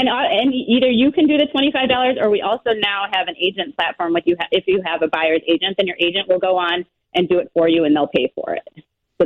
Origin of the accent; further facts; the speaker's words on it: Chicago, Illinois, United States; We're national, but Chicago's been a great market for us. Yep. We're thrilled to be back in my hometown.